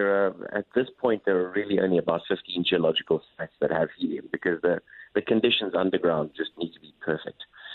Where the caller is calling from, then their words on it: Johannesburg, Gauteng, South Africa; I'm calling you from Johannesburg.